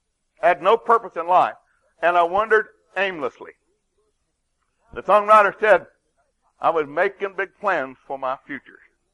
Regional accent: Kentucky, United States; born there; I was born in Floyd County, Kentucky at tater digging time and on Left Beaver Creek

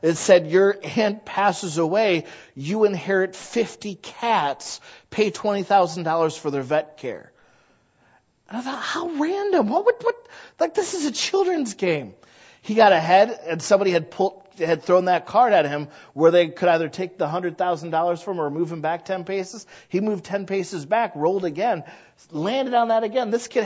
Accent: United States; because I am American.

